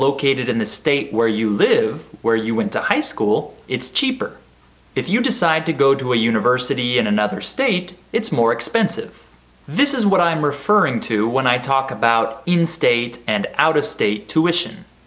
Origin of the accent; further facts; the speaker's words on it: United States; But since I'm an American, I tend to use the word college more frequently than university.